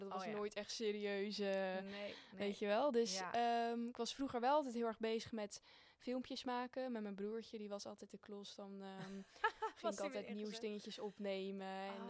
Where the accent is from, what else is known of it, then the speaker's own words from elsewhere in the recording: Groningen, Netherlands; 23 jaar en ik kom uit Groningen.